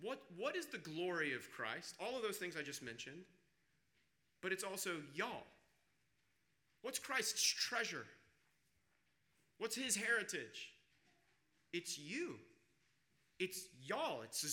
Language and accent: English; Kansas, United States; So growing up in Kansas, this is how I think of it. About twice a year, my family and I, we would head out to Colorado.